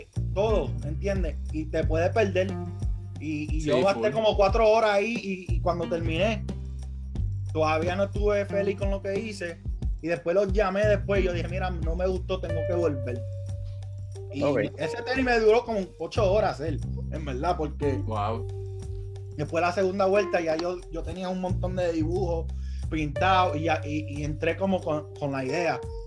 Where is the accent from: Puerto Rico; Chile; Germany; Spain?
Puerto Rico; now in Queens, United States; Porque soy de Nueva York, yo nací en Puerto Rico pero me crié en Queens toda mi vida, so yo me siento como que bien orgulloso de ser New Yorker también